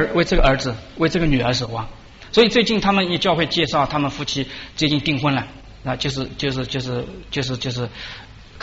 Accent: Shaoxing, Zhejiang, China; 我们回到两个人回到我的老家，在那个在绍兴那边

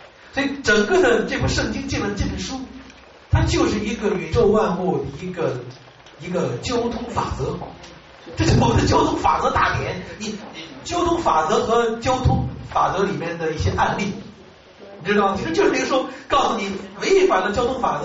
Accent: China; 我们中国人说这个女人找了对象，我们说她有了主了，对不对？

